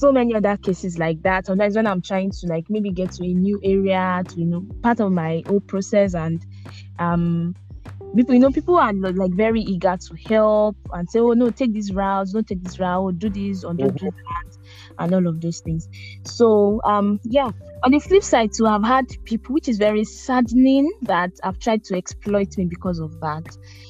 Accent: Ibadan, Oyo, Nigeria; this is literally my area. I grew up in Ibadan all my life.

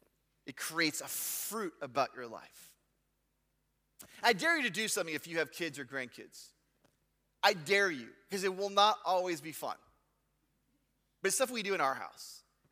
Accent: Texas, United States; I grew up in South Texas for a few years. I was there about 10 years, Uvalde County.

